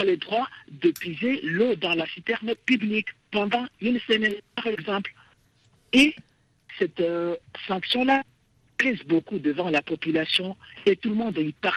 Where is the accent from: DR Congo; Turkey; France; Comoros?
Comoros; Chez nous aux Comores, dans partout aux Comores, que ce soit en ville ou au village